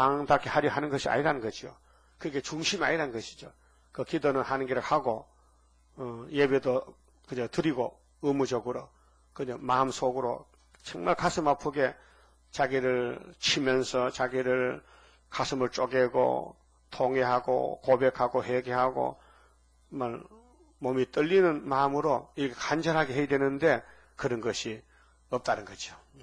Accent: Uiseong, North Gyeongsang, South Korea; 다 우리 고향 사람들이거든요. 최진주는 점성 사람, 난 의성 사람이고 김학교는 의성 사람 같이 우리 같은 면에 다 있는 사람이에요.

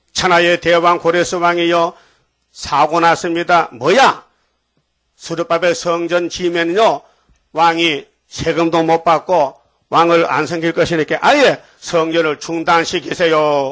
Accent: Dain, North Gyeongsang, South Korea; 우리 고향 사람이 그 사람이 우리 다인면이 같이 살아요. 저보다 학교 5년 선배야.

